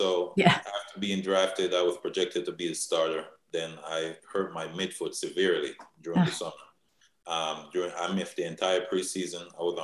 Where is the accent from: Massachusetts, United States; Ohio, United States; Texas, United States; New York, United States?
New York, United States; Freeport; My father used to fly down from New York because I grew up in Freeport, Long Island, and all my family lived there as well.